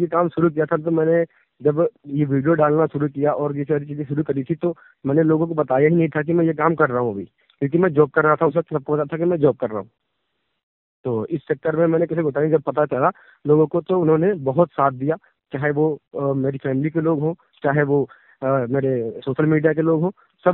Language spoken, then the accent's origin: Hindi; Barkhurdarpur, Uttar Pradesh, India; और मैं रायबरेली जिले का रहने वाला हूँ। मेरा गांव का नाम है बरखुरदारपुर। और जब मैं अपने गांव से निकला शहर कमाने के लिए, तब दिल्ली शहर में गया मैं